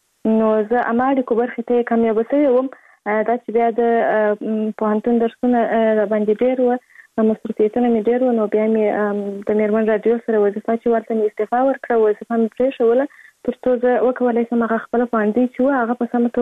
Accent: Kandahar, Afghanistan; born there

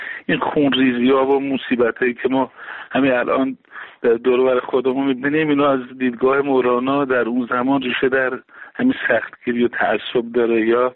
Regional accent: Iran; برای من به عنوان یک ایرانی

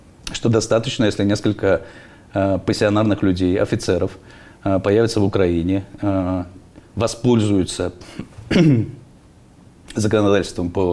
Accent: Belarus

